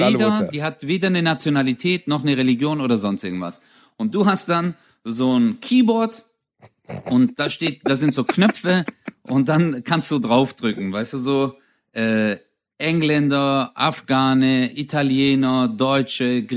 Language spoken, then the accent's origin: German; Turkey; now in Germany; zögern, würde ich trotzdem die Türkei wählen. Also ich wäre gern wieder Türke, weil